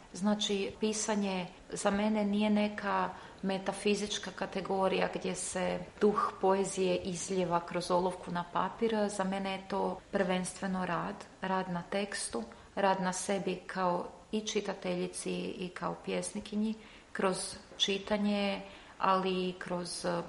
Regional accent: Sisak, Sisak-Moslavina County, Croatia; moved away as an adult; also born or lived in Bosnia; now in Greece; Prvo sam rođena u Bosni i onda smo odmah otišli, došli smo u Sisak i kako sam u Sisku odrasla, tako sam išla u Zagreb studirati. Nakon studija u Zagrebu sam se odselila u Grčku

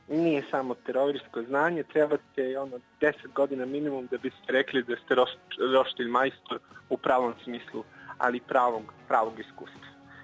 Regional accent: Leskovac, Southern and Eastern Serbia, Serbia; taj roštilj nije ono autohtono kao što je kod nas u Leskovcu.

